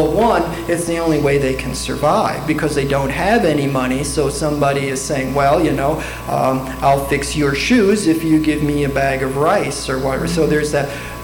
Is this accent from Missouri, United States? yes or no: no; Frankenmuth, Michigan, United States; no, I'm from Michigan.